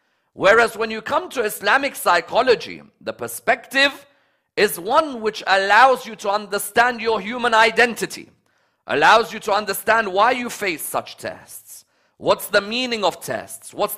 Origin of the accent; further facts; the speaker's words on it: London, United Kingdom; I grew up in London and didn't see what others saw.